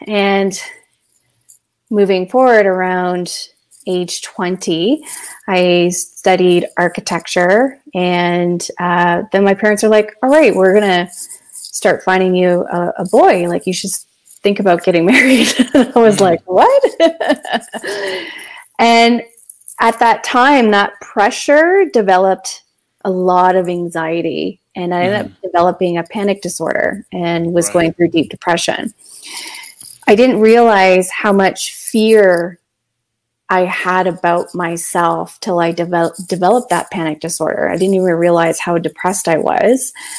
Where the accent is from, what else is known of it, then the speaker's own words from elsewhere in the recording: London, Ontario, Canada; I was born and raised in London, Ontario. At that time, it was a predominantly white community that I grew up in. And coming from an East Indian background